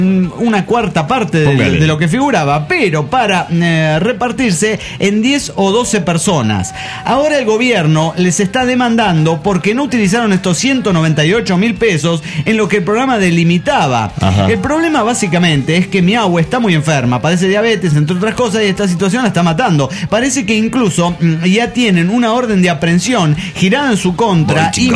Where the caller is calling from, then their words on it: Los Angeles, California, United States; de Los Ángeles, Califas.